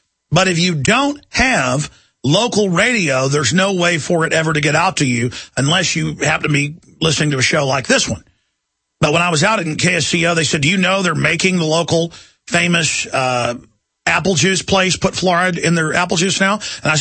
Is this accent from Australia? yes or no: no; Dallas, Texas, United States; I mean, I remember growing up in Dallas, you could go through the dial and just hear so many interesting personalities, local news.